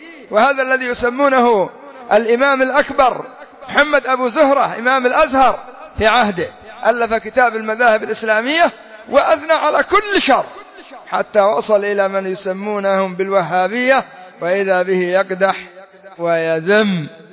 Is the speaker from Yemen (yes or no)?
yes; Yemen; الدعايات الاشتراكية عندنا في اليمن أن المرأة لا يجوز لها أن تحلب البقرة